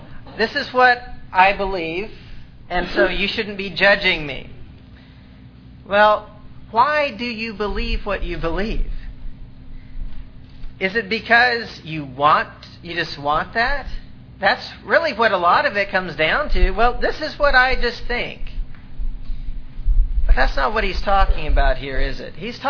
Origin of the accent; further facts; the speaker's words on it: Alabama, United States; I grew up in Alabama, and the area where we were, there's lots of faithful congregations.